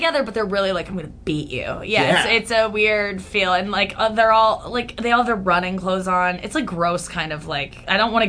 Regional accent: St. Louis, Missouri, United States; also born or lived in Kansas / New York; now in Los Angeles, United States; Yeah, I'm from St. Louis originally. Yeah. I lived in New York for 5 years.

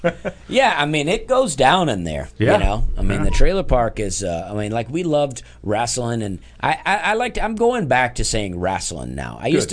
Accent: Southern US, United States; accent: Southern; now in Nashville, United States; People don't think I'm as country as I am because if I'm outside of the South, you hear my accent. But in the South, my accent is actually

